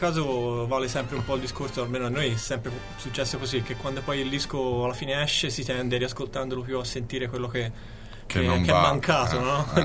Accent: Livorno, Tuscany, Italy; Allora, veniamo da Livorno perché eravamo

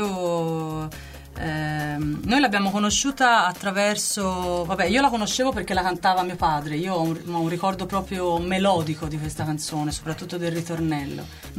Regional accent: Florence, Tuscany, Italy; born there; io sono fiorentina come nascita, però insomma la mia famiglia è un po' suddivisa, proviene da varie regioni italiane. Ho discendenze dall'Abruzzo, dal Piemonte, dalla Basilicata.

